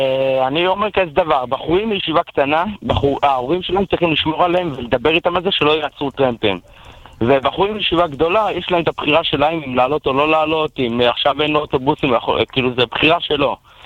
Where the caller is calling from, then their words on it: Bnei Brak, Tel Aviv District, Israel; מבני ברק.